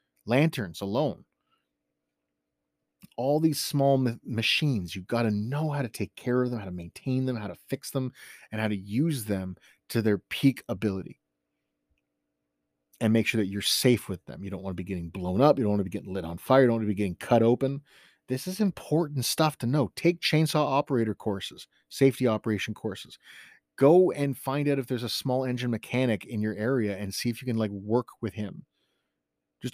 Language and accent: English; Southampton, Ontario, Canada; Now, I grew up in the Bruce Peninsula, up in Saugeen, Southampton, playing in Paisley for hockey and Chesley, and going up into Owen Sound in Gray County. We had deep snow.